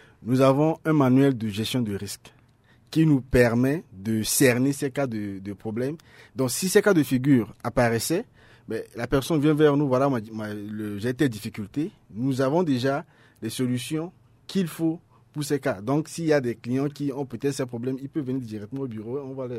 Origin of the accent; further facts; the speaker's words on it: Central African Republic; On leur dit, non, nous ne sommes pas de ces gens-là. Nous sommes des Centrafricains.